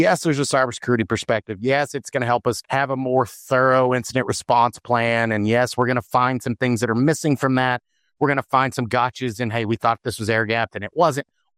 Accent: Texas, United States; I grew up in the South in Texas, and my dad used to tell me, there's a reason God gave you two ears and one mouth.

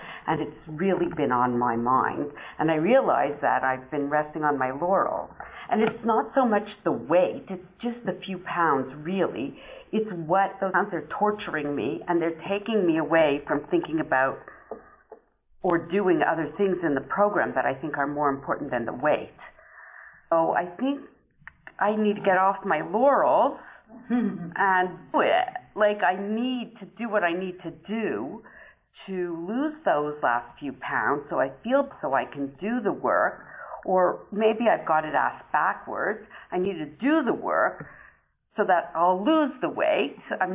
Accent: Montreal, Quebec, Canada; I'm from Montreal.

